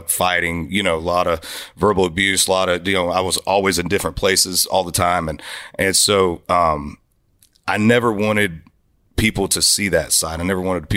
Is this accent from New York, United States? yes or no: no; Florida, United States; And I grew up in Florida, man, where it was Southern rock and you know, I grew up on a lot of traditional country.